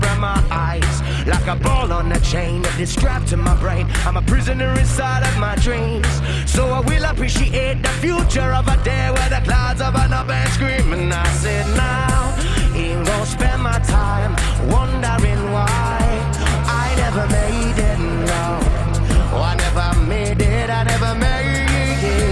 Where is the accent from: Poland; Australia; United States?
Australia; I'm from Australia. I've been traveling around the world for a couple of years now.